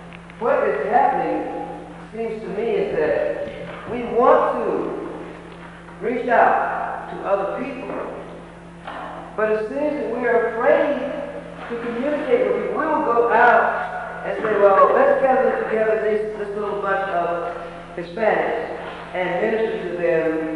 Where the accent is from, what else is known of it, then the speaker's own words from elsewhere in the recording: Alabama, United States; I was raised in Alabama, in rural Alabama, during the days of George Wallace.